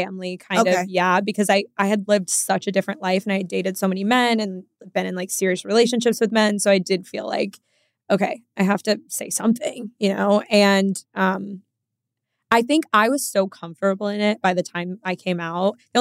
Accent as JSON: {"language": "English", "region": "Texas", "country": "United States", "tie": "born or raised there", "also_born_or_lived": "Chicago, Illinois", "said": "We're from Chicago originally. Okay. And we moved to Texas when I was like 8."}